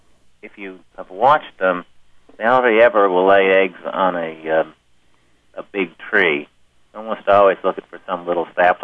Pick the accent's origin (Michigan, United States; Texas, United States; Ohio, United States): Michigan, United States; now in Kingsport, United States; Well, I live right now in Kingsport, Tennessee, which is northeast Tennessee. But I grew up in Michigan, and I came out to Tennessee for the World's Fair that they had in Knoxville in 1982.